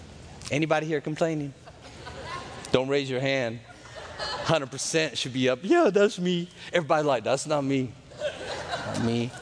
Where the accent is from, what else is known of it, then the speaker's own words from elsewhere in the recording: Jerusalem, Jerusalem District, Israel; now in Chattanooga, United States; Jerusalem, which, by the way, is where I was born. I was born on the Mount of Olives. It wasn't an accident. There's a real hospital up there. My background is Armenian, and Armenian peoples live there. And I lived on the Via Dolorosa.